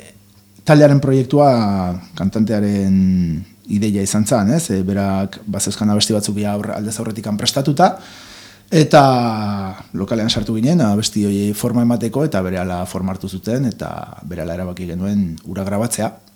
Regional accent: Errenteria, Basque Country, Spain; born there; now in Donostia, Spain; Bueno, ni bizi bai Donostian, baina bere ez jaiotzez Errenteria harra.

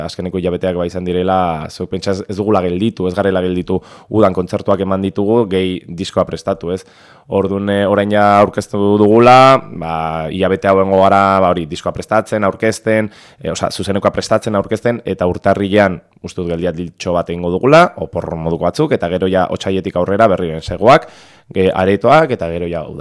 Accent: Vitoria-Gasteiz, Basque Country, Spain; Ni Gasteiztarra naiz

